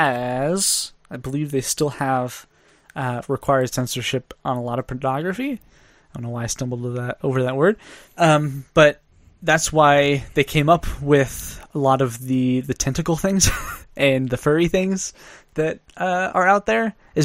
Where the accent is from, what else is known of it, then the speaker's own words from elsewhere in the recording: United States; But as an American, I would say be pretty afraid of the censorship.